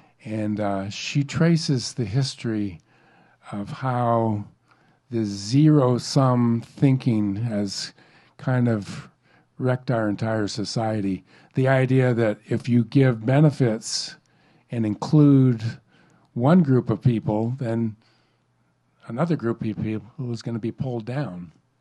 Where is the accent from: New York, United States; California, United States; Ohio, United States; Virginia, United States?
California, United States; Long Beach; I grew up in North Long Beach, Lakewood, in a mostly white community.